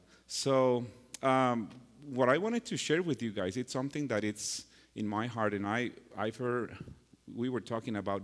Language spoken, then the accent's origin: English; Costa Rica; English is a second language; now in California, United States; I am originally from Costa Rica. So I remember when I first came here, I didn't speak a word in, well, maybe 2-3 words in English.